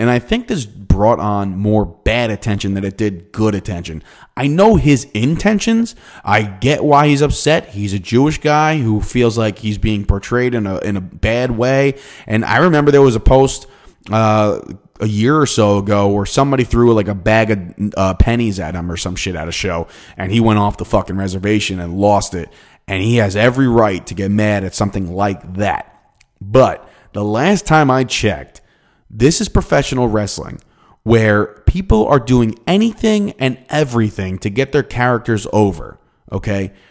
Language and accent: English; Ireland; I'm Irish.